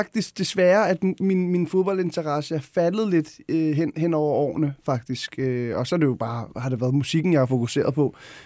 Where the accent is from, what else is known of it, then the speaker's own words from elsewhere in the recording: Gladsaxe, Capital Region of Denmark, Denmark; Jeg voksede op ude i Høje Gladsaxe, et socialt boligområde